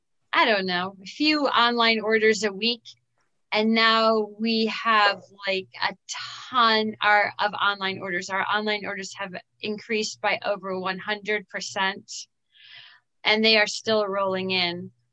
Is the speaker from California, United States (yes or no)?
no; Cleveland, Ohio, United States; also born or lived in New York City; now in Pittsburgh, United States; I moved here from New York City. I grew up in Cleveland, but hadn't lived in this area for a very, very long time.